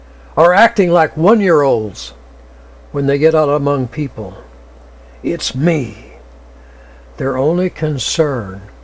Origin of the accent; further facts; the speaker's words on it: United States; As an American, I have pride in my country, although I fear for my country